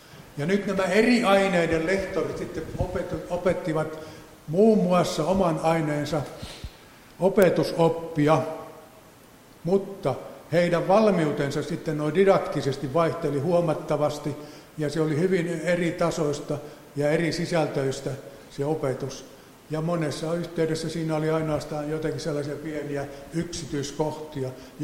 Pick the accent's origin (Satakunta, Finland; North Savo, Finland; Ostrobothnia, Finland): Ostrobothnia, Finland; Vaasa; Me Tervon kanssa jotenkin ollaan Vaasasta kotoisin